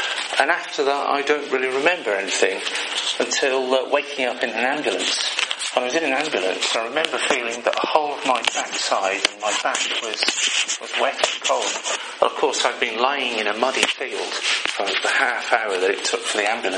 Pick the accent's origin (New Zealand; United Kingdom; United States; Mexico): United Kingdom; Windermere, North West England; I grew up in Windermere, this huge big lake in the middle of the Lake District. I was very lucky, really, because our house was quite close to the shores of Lake Windermere.